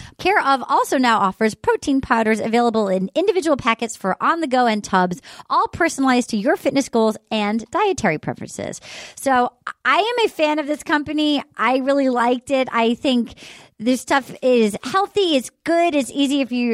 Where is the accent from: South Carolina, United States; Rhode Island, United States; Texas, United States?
Rhode Island, United States; Little Compton; 2 weeks ago, they were in my hometown, and they didn't put a chyron.